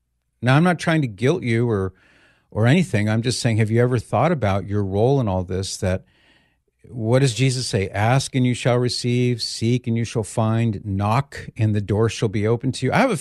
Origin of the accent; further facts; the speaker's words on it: California, United States; moved away; The reason I ask is because I'm from California. I don't live there anymore, but I'm from there, and I know it very well.